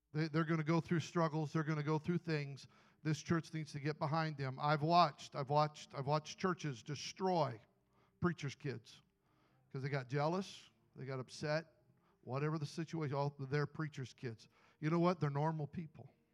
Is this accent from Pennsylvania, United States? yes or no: no; Idaho, United States; In fact, when I was a teenager, we used to come by Imperial Beach. I grew up in Idaho, and we'd come by on our way to youth convention